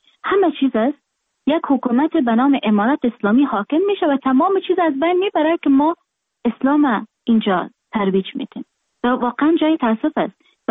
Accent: Afghanistan; moved away; من در خارج هستم، خارج از افغانستان هستم

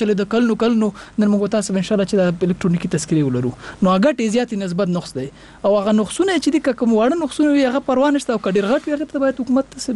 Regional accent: Kabul, Afghanistan; born there; په خیرخانه کې پیدا شوم

